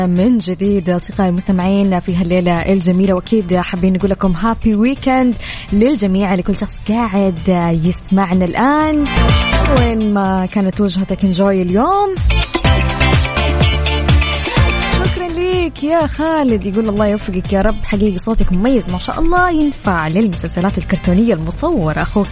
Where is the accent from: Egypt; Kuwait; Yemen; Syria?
Kuwait; وهذه الجائزة اللي أهديها لديرتي الكويت